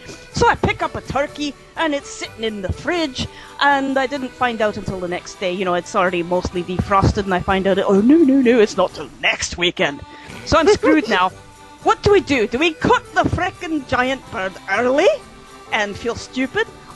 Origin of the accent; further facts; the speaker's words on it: Canada; Oh, well, first of all, I'm Canadian